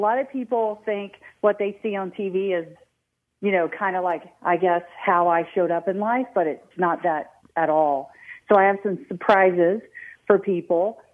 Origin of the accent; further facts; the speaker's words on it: Bradenton, Florida, United States; I'm from Bradenton, Florida. I grew up there.